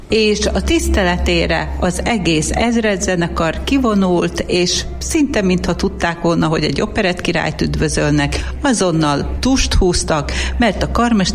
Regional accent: Komárom, Komárom-Esztergom, Hungary; Komáromi lokálpatrióta vagyok, és komáromi szülött

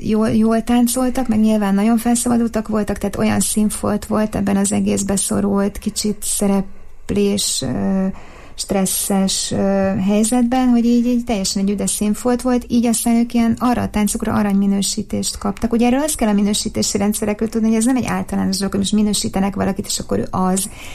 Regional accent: Szolnok, Jász-Nagykun-Szolnok, Hungary; ugyan szolnoki vagyok

